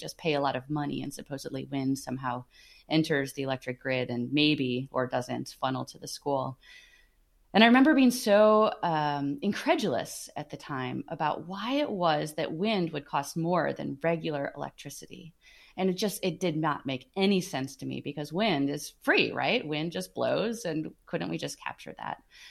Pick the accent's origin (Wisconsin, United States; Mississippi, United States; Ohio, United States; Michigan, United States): Wisconsin, United States; So I grew up in Wisconsin, and I grew up in spending a lot of time in the North Woods of Wisconsin